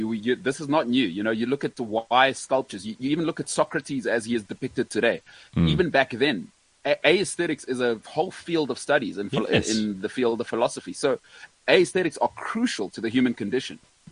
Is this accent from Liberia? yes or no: no; Johannesburg, Gauteng, South Africa; I grew up in Joburg